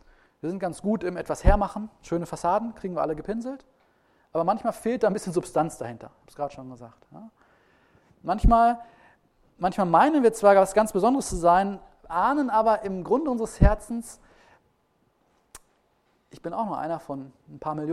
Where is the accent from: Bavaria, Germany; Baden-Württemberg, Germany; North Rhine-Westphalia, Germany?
North Rhine-Westphalia, Germany; ich komme aus dem Ruhrgebiet